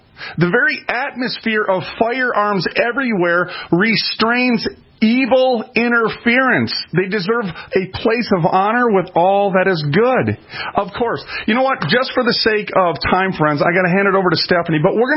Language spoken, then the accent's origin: English; Minneapolis, Minnesota, United States; I was raised in North Minneapolis.